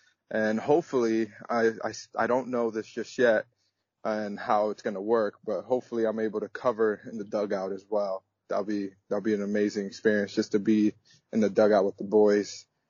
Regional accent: United States; As much as I am American, I am also my mother's culture, and my father's culture, which is Dominican.

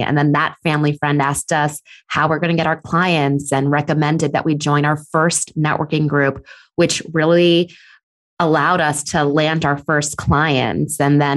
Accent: New York, United States; And then I moved back to New York. I'm originally from New York. I moved back in 2011.

